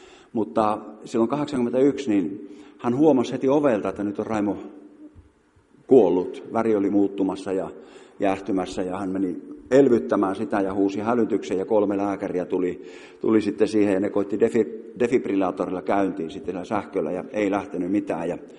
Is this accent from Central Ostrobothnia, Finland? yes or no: yes; Kälviä, Central Ostrobothnia, Finland; Hän oli Kälviältä kotoisin, niin kuin minäkin olen syntyperäinen kälviäläinen.